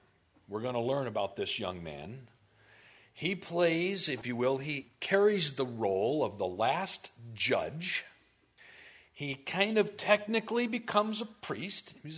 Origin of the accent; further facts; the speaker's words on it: Germany; now in United States; I was going to say the United States, but let me tell you, we came from Germany and it's just as bad there.